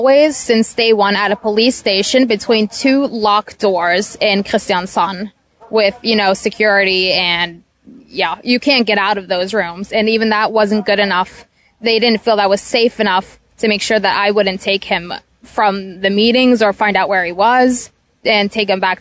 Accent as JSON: {"language": "English", "country": "United States", "said": "Also, because I'm American"}